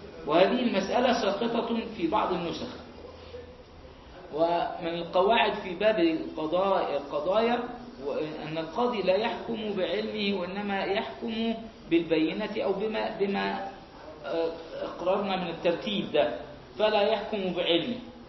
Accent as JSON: {"language": "Arabic", "country": "Egypt", "said": "أصبح في وقت معين حاجة عندنا في مصر هنا"}